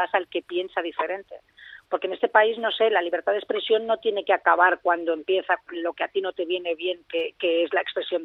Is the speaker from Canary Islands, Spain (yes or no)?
no; Catalonia, Spain; O sea, es que yo soy catalana, ¿sabes lo que te digo?